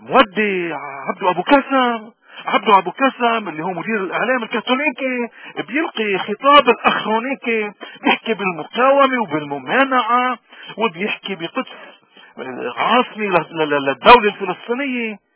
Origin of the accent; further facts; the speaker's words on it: Lebanon; نحن كلبنانيين نحن بدنا نشارك بهيك مؤتمرات؟